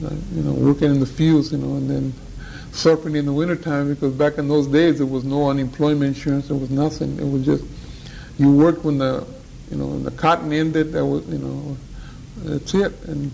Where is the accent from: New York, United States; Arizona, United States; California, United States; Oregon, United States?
California, United States; Lemoore; born there; I was born in Lemoore, California.